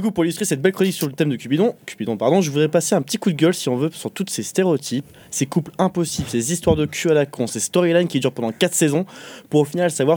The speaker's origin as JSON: {"language": "French", "country": "France", "said": "Bref, je m'en fous, je suis français, je vous emmerde tous."}